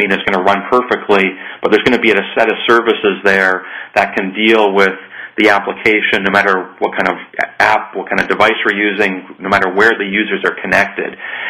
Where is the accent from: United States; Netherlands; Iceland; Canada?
Canada; being Canadian, I took the healthcare analogy sort of one step further